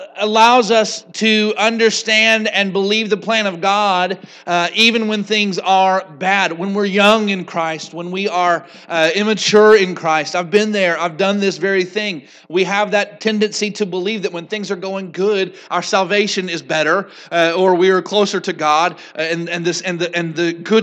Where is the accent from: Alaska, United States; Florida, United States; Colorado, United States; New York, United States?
Florida, United States; Eustis; It makes me a little less proud to be from Eustis. And there's a long list of reasons to be proud of being from Eustis.